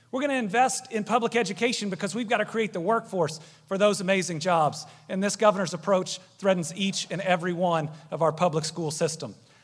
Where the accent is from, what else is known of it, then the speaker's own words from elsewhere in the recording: Kentucky, United States; I'm a graduate from Fayette County's public schools